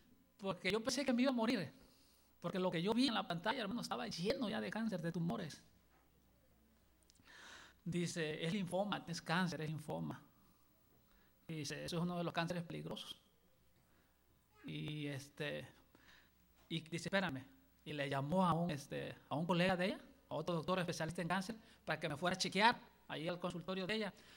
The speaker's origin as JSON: {"language": "Spanish", "town": "Acapulco", "region": "Guerrero", "country": "Mexico", "tie": "born or raised there", "lives_now": "Temecula, United States", "said": "Por algunos años, su servidor ha trabajado la jardinería en el área de Temécula, de allá vengo. Yo soy originario de Acapulco, Guerrero."}